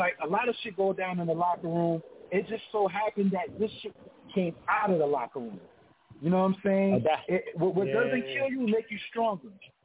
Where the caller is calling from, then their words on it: Atlanta, Georgia, United States; Right now, I'm calling from Atlanta. I'm working out here doing some work